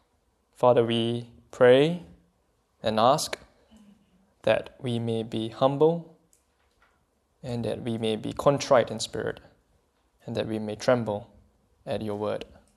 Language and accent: English; Singapore; I'm from Singapore, and maybe guys in Hong Kong as well.